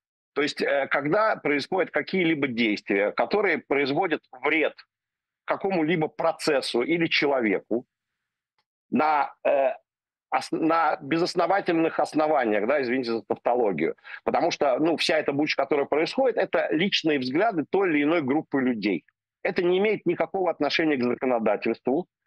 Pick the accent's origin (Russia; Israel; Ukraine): Israel; Я, поскольку вырос в Израиле с молодых лет, у меня израильский взгляд на эти вещи.